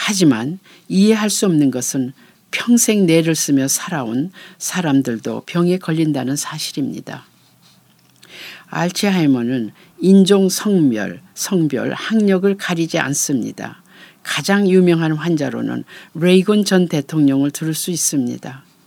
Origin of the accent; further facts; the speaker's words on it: Okcheon, North Chungcheong, South Korea; 저는 충북 옥천 시골 마을에서 자랐는데 그때 그 마을 할머니들의 나이를 생각해보면 겨우 50대였습니다.